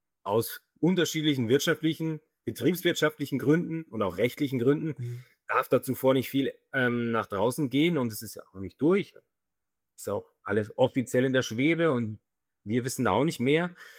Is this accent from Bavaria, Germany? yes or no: yes; Bavaria, Germany; born there; bin in Oberbayern geboren und ich wohne in München